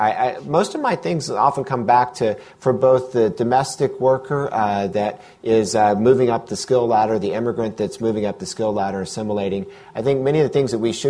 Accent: Alabama, United States; I grew up in Alabama. And I think the first real immigrant that was ever in my schooling system came when I was like junior in high school.

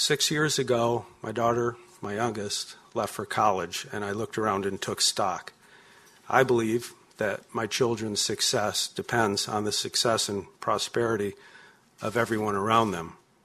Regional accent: Rochester, New York, United States; I own a real estate development company in Rochester, New York, my hometown.

